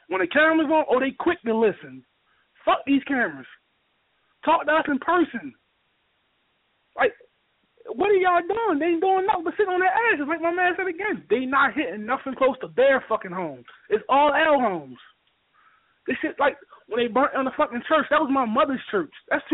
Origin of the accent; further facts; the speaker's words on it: Baltimore, Maryland, United States; I'm from East Baltimore, man. Bel Air Urban.